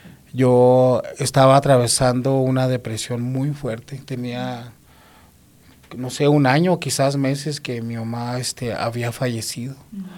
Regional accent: Ciudad Juárez, Chihuahua, Mexico; Es originario de Ciudad Juárez, Chihuahua.

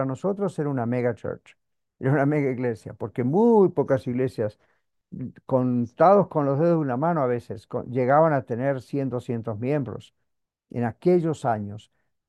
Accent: Argentina; moved away; Yo recuerdo que en mi país de origen, en Argentina, yo recuerdo que las iglesias cuando yo era un niño eran muy pequeñas, las iglesias cristianas.

